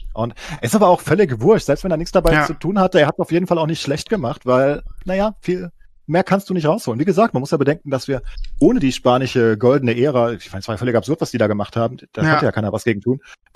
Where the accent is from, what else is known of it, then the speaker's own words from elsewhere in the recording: Frankfurt, Hesse, Germany; aufgrund meiner Vereinsprägung als Frankfurter